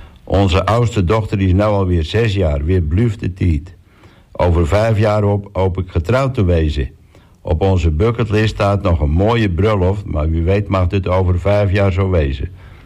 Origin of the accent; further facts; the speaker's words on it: Texel, North Holland, Netherlands; Ik ben natuurlijk geboren op Texel en altijd op Texel gebleven.